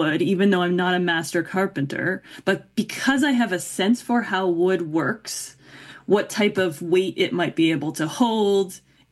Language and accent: English; Massachusetts, United States; there was this patch of woods behind the house where I grew up. I grew up in Massachusetts.